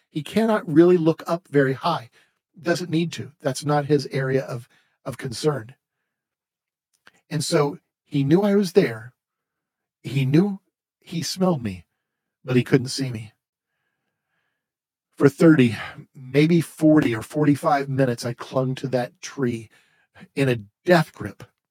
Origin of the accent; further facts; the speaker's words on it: Carmel, United States; When I was growing up in Carmel, we had 4 trees in our backyard.